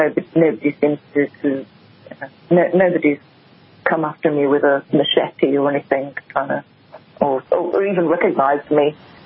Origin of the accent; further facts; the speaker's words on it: England, United Kingdom; I'm English born and bred, as you said at the beginning.